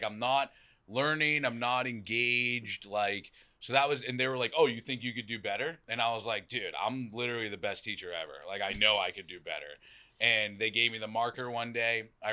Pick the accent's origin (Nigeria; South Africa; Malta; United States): United States; Massachusetts; accent: Boston; grab a reading and turn on my Boston accent, you know what I mean?